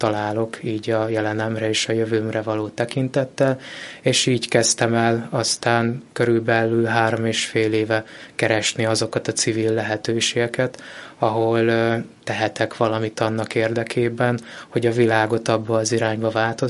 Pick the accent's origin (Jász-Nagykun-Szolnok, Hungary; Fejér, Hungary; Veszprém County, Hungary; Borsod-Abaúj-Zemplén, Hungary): Fejér, Hungary; Székesfehérvár; Én ugye székesfehérvári vagyok, ez a szülővárosom, ez az elsődleges otthonom, de a családomnak az 50-es évek végétől van ingatlan a Balatonvilágoson